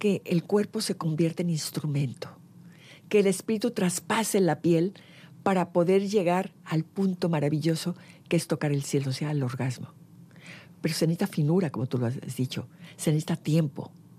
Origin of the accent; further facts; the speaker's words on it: Jalisco, Mexico; porque soy orgullosa de la Nueva Galicia, así se llamaba mi provincia, antes de ponerle Jalisco, era la Nueva Galicia.